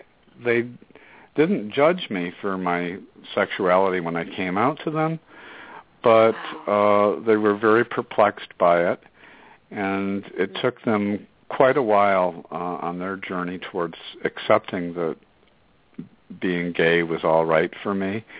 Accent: Syracuse, New York, United States; I've participated in marches in my hometown of Syracuse.

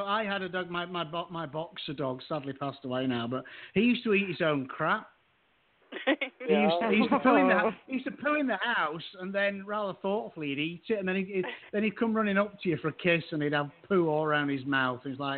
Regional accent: Yorkshire and the Humber, United Kingdom; it's because I'm a Yorkshire man.

